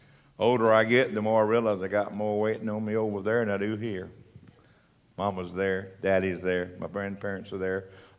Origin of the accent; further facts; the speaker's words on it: Alabama, United States; I grew up in Alabama. We got in my county where I was raised, there's a slap out and a flea hop, Alabama.